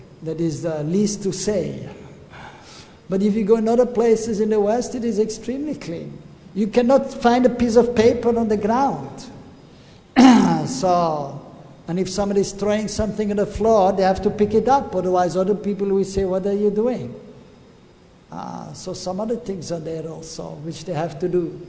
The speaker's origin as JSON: {"language": "English", "country": "Switzerland", "tie": "born or raised there", "lives_now": "India", "said": "I was born in Switzerland, I grew up in Switzerland, and it is very beautiful."}